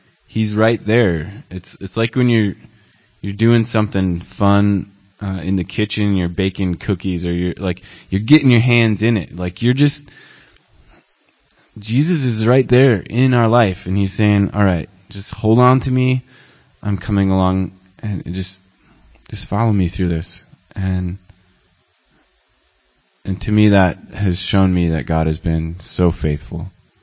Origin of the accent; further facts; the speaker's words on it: South Dakota, United States; I'm from South Dakota, the United States. I grew up on a farm, so just thought I'd tell you that.